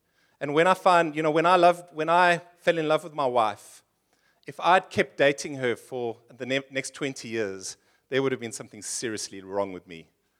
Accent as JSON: {"language": "English", "town": "Port Elizabeth", "region": "Eastern Cape", "country": "South Africa", "tie": "born or raised there", "said": "In 1999, we moved from PE, where I grew up in Port Elizabeth, in the Ooskaap. And we got married in Port Elizabeth."}